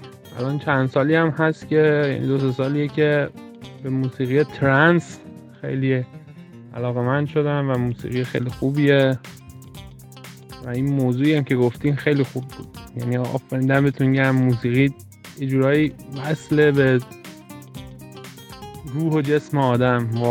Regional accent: Iran; moved away; الان از ایران اومدم بیرون

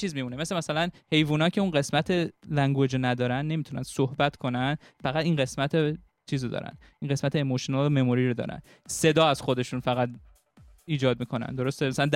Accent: Iran; من خب تو ایران بزرگ شدم

